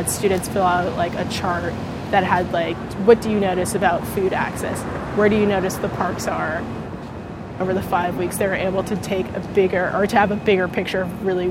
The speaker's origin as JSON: {"language": "English", "town": "Denver", "region": "Colorado", "country": "United States", "said": "but I am not from the Bay Area. I'm originally from Denver."}